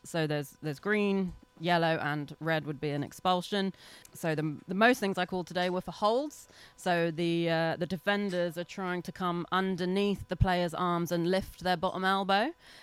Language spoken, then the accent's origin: English; London, United Kingdom; So I'm from London in England.